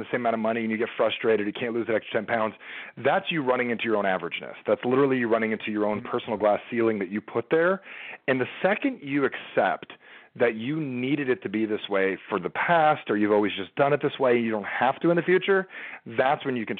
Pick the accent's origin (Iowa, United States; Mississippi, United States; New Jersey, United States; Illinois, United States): New Jersey, United States; I'm from Jersey. I'm very straight to the point.